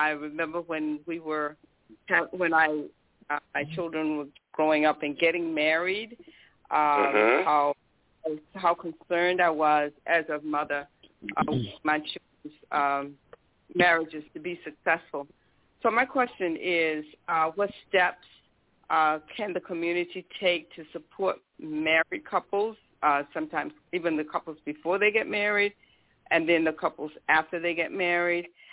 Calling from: Miami, Florida, United States; Assalamu alaikum. … I'm calling from Miami, Florida.

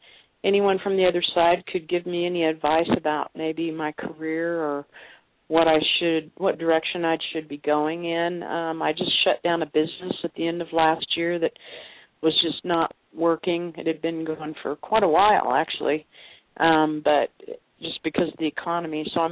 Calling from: Colorado, United States; I'm calling from Colorado.

